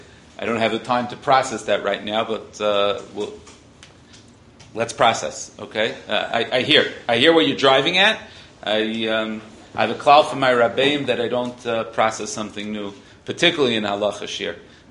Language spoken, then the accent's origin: English; Ramat Beit Shemesh, Jerusalem District, Israel; we're both from Ramat Beit Shemesh.